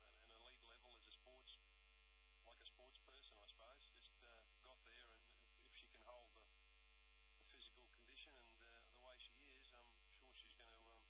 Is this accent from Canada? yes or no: no; Brisbane, Queensland, Australia; you know, because I'm from Brisbane, but all over Queensland